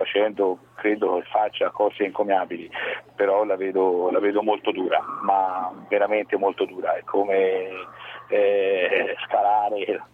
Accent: Siena, Tuscany, Italy; da senese, da cittadino di Siena

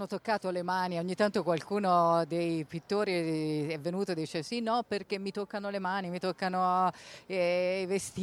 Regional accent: Siena, Tuscany, Italy; Da senese viene da pensare, guardando il drappellone, che sei stato molto attento ai colori.

